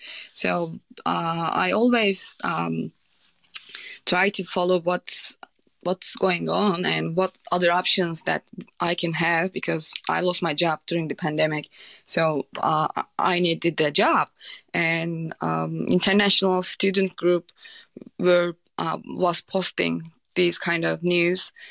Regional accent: Turkey; English is a second language; But I'm from Turkey. Turkey is not doing well at the moment.

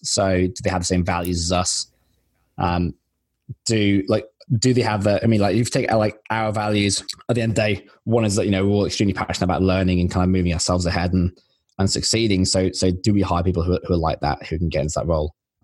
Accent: England, United Kingdom; now in Australia; I'm English originally. I now live in Australia.

